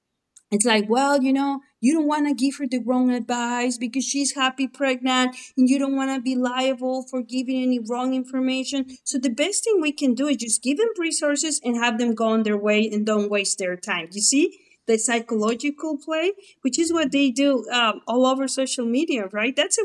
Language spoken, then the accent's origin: English; Mexico; moved away as an adult; Okay, if my accent didn't give me away, guys, I'm Mexican. I moved here from Mexico when I was about 18. That's about 30 years ago.